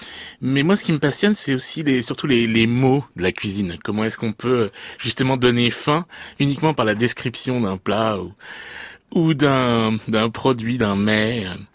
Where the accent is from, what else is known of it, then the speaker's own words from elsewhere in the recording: Niort, Nouvelle-Aquitaine, France; moved away as an adult; mon enfance dans les Deux-Sèvres. J'ai grandi à Niort. J'ai quitté quand j'avais 18 ans.